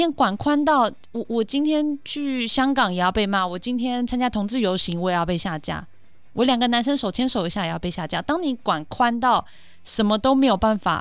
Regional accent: Taiwan; 终于知道我们台湾人有多辛苦了吧？

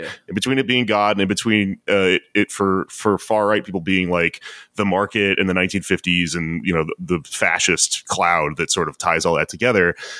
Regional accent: Texas, United States; Like, I grew up surrounded by these people. Same. I grew up in Texas. You know, like, the reason I'm like this is because I grew up in the belly of the beast

